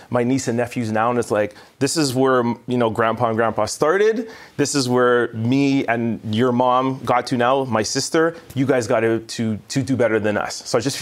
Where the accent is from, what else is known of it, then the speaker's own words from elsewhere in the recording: Montreal, Quebec, Canada; I was born in LaSalle and I grew up in the West Island.